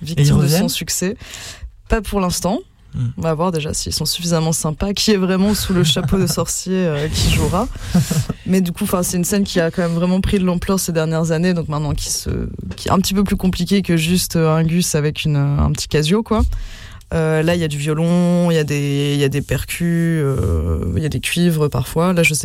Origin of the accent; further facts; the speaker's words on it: Malakoff, Île-de-France, France; On vient tous les trois de Malakoff, ville communiste, donc dans la Banlieue Rouge